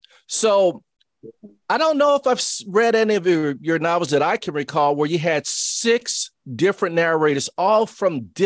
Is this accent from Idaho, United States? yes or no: no; New Orleans, Louisiana, United States; The famous Marie Laveau from my hometown of New Orleans, Louisiana, that we all heard stories about growing up.